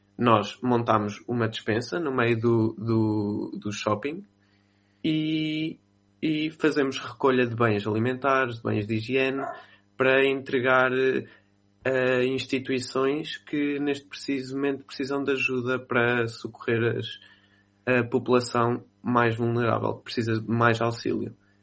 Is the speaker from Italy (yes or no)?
no; Aveiro, Portugal; Nasci na Vera Cruz, mas vivi muito tempo em Santa Joana.